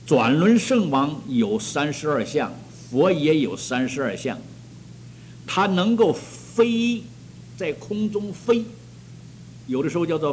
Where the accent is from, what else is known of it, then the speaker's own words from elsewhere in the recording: China; 我们尤其我们中国人不能随便发愿